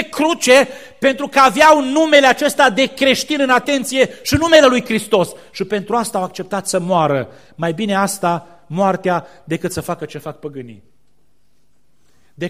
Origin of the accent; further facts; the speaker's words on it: Romania; born there; ne-am născut în România, care zicem e o țară creștină, nu?